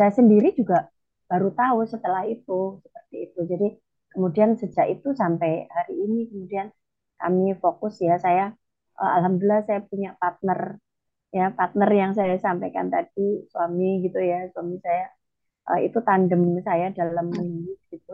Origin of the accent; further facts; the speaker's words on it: East Java, Indonesia; Memang kebetulan saya itu orang Using gitu ya